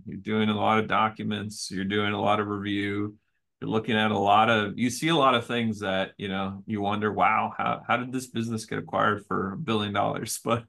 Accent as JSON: {"language": "English", "region": "California", "country": "United States", "tie": "born or raised there", "lives_now": "New York, United States", "said": "I live in New York. I grew up in California."}